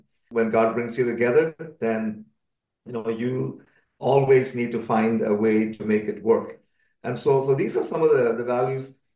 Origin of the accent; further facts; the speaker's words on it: India; And the culture in which I grew up in India at that time was very conservative.